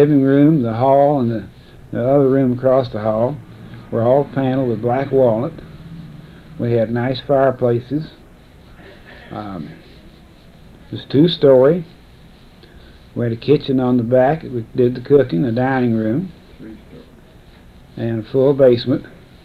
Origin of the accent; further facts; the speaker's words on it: Kentucky, United States; born there; In Stanford, Kentucky. I was born in Lincoln County, Kentucky, June the 7th, 1914.